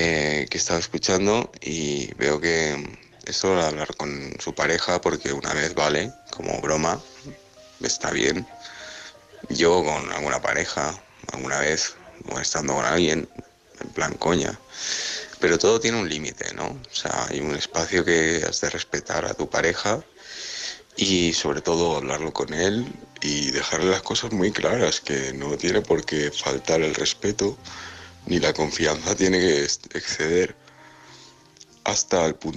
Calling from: Alicante, Valencian Community, Spain; de Constantino Alicante.

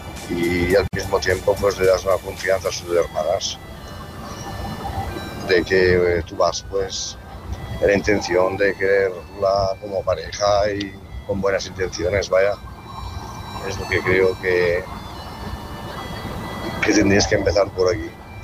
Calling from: Tarragona, Catalonia, Spain; de Tarragona.

